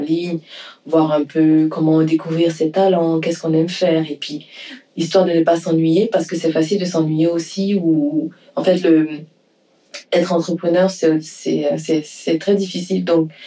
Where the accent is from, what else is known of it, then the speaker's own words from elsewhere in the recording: Île-de-France, France; also born or lived in Côte d'Ivoire / Nancy; je suis née en région parisienne, en France, et puis j'ai passé une partie de mon enfance en Côte d'Ivoire, et puis je suis revenue en France, donc à Nancy, où j'ai étudié